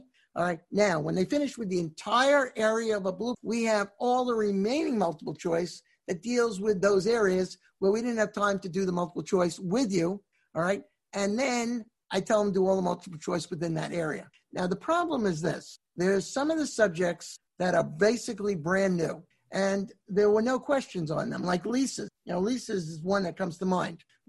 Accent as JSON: {"language": "English", "region": "New York", "country": "United States", "said": "They have good bagels in New York. I'm from New York."}